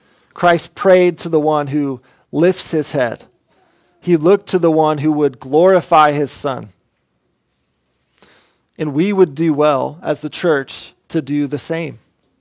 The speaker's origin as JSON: {"language": "English", "region": "Oregon", "country": "United States", "tie": "born or raised there", "said": "This reminds me of when I was growing up in Oregon. I grew up on my grandpa's farm, which was 70 acres."}